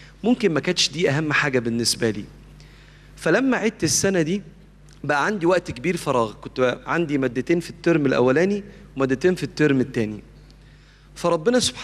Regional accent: Egypt; وكان ساعتها الاستاذ عمرو خالد بدا يدي دروس عندنا في مصر

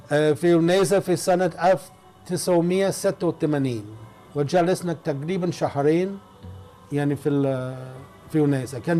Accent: United States; Arabic is a second language; انا من الاساس من الامريكان، انا امريكي والعيله حقتي انا يعني من امريكا في 400 سنه من مبتي

